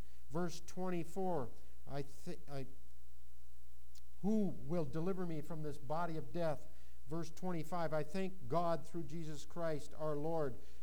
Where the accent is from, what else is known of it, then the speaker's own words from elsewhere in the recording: Wilmer, United States; I'll never forget a church I attended growing up in Wilmer.